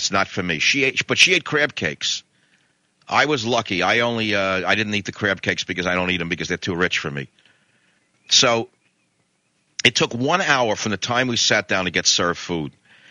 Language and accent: English; New York, United States; I'm an instant guy. I want to eat. I'm from New York. They don't know from service, by the way.